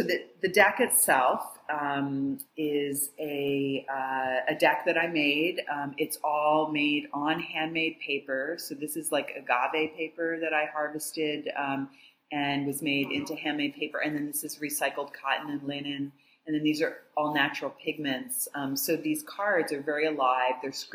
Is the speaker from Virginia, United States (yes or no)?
no; New Jersey, United States; I'm from New Jersey originally.